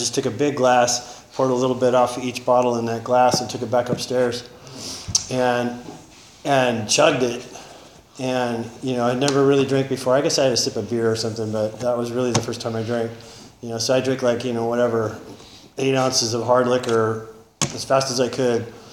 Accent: Taft, California, United States; born there; They moved to California, got pregnant, and I was born in Taft. It was a wonderful place, lots of oil in Taft. So that was 63, I was born in 63. We moved a lot.

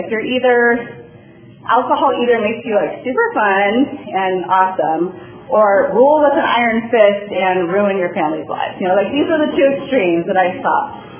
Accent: California, United States; I was coming from California, going to the Midwest.

